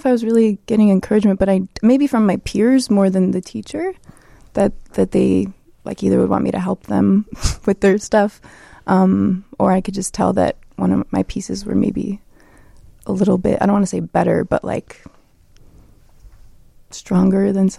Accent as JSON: {"language": "English", "town": "Chicago", "region": "Illinois", "country": "United States", "tie": "born or raised there", "said": "I am from Chicago. I grew up in Chicago, but my parents are from Poland, and they moved here in the 70s."}